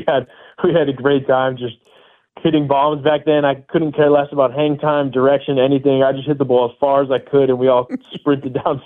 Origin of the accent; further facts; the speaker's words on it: Poway, California, United States; I grew up in Poway, but closer to Rancho Bernardo, so I ended up going there.